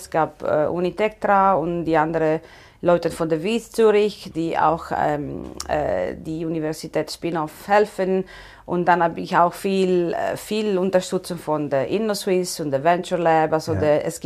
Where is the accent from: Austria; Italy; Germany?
Italy; Southern Italy; Also ich komme aus Süditalien. Ja. Ich habe schon etwas Energie im Blut.